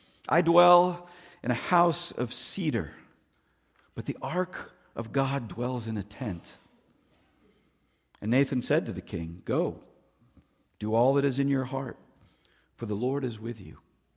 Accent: Florida, United States; I grew up in Florida, and in Florida, we have lots of crazy weather.

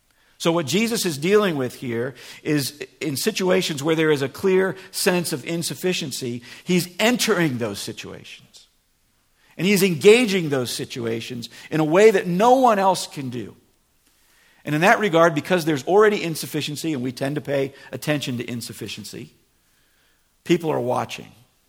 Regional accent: United States; and you know, growing up in America, what's the rule for eating? Finish everything on your plate.

